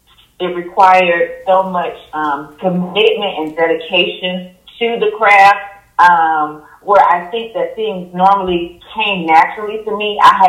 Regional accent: Jacksonville, Florida, United States; moved away as an adult; now in Atlanta, United States; I am originally from Jacksonville, Florida. Moved here in 2011.

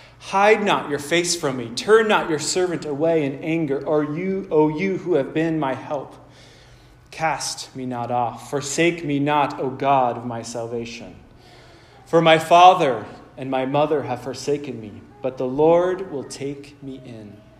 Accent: Chico, California, United States; wife and I have been back in Chico for about a year and a half, or a year and a quarter. We grew up in Chico.

